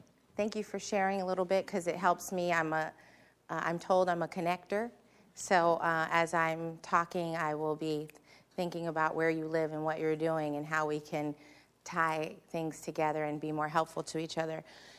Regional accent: San Francisco, California, United States; I grew up in San Francisco. I know poverty. I know the streets

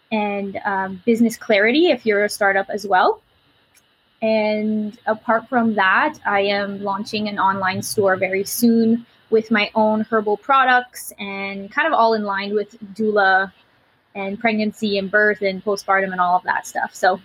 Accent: Ottawa, Ontario, Canada; And I am from Ottawa, Canada, Ontario.

